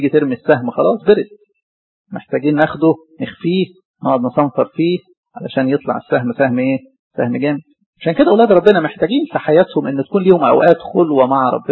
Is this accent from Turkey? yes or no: no; Egypt; طبعا احنا نعتز مصر ان احنا مصريين. احنا ايه؟ احنا مش عرب على فكرة. احنا مش عرب.